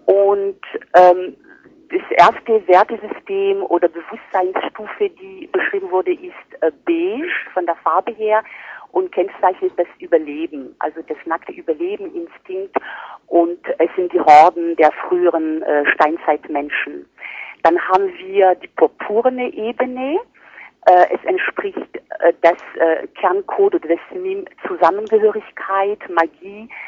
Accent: France; German is a second language; now in Germany; gerade als Ausländerin, sozusagen als Französin, die seit 84 in Deutschland lebt

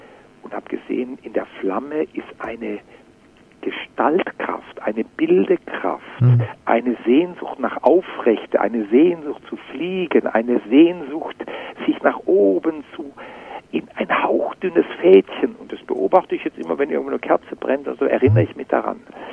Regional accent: Baden-Württemberg, Germany; ich bin im Schwarzwald aufgewachsen

